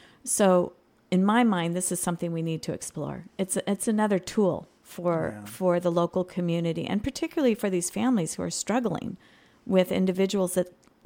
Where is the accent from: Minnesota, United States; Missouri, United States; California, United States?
California, United States; Chico; born there; My mom, my grandmother were both born in Oroville. I was born in Enloe, graduated Chico State, as did my parents. So we have a long history here, and I love this county.